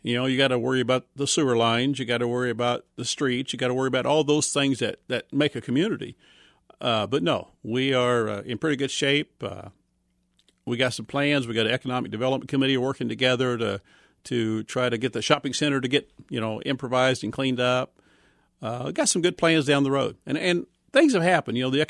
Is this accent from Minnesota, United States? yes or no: no; Excelsior Springs, Missouri, United States; born there; No, I was born in Excelsior Springs.